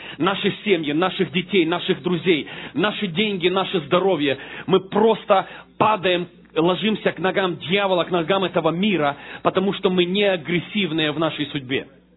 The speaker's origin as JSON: {"language": "Russian", "country": "Ukraine", "tie": "born or raised there", "said": "я видел, когда я рос на улице, я рос на Украине на улице, а на улице жесткие законы."}